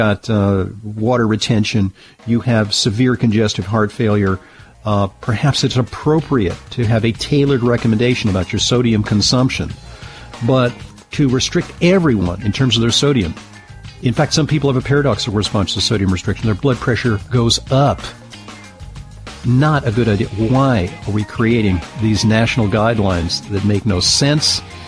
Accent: New York, United States; here in my hometown of New York

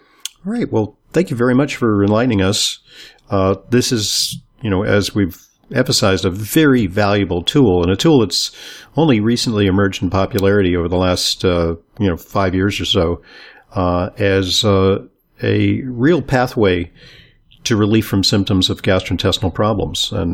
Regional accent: New York City, New York, United States; And our audience is wide, so not just confined to people in my hometown of New York City.

